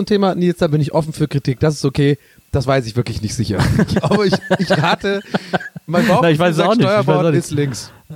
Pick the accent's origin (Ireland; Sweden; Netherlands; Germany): Ireland; German is a second language; Ich bin Ire.